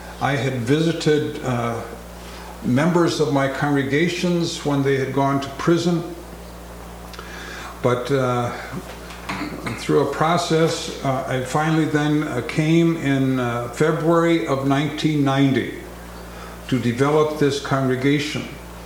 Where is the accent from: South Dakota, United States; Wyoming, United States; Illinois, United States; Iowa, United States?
South Dakota, United States; Sioux Falls; I'm from Sioux Falls, South Dakota